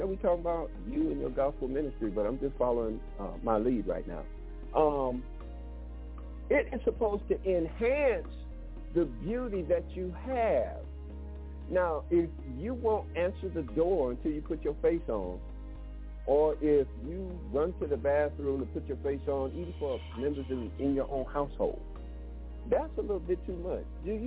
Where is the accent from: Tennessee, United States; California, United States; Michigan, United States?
Michigan, United States; Detroit; And if anybody knows about beauty, I grew up in Detroit.